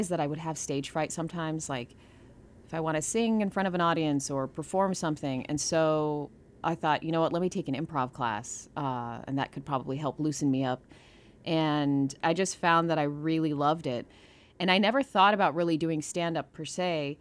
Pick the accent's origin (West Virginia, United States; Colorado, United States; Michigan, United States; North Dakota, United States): Colorado, United States; Boulder; born there; now in Chicago, United States; So I was born in Boulder, Colorado, and moved all over the place because my dad's a professor. And then I ended up in Chicago for work, and that's where I've been ever since.